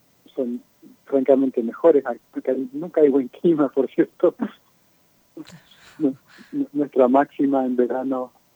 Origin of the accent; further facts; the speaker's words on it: Zapala, Neuquén, Argentina; Yo crecí en Zapala, casi toda mi familia está ahí, mi hermano, mi madre, mi padre, mi sobrinito.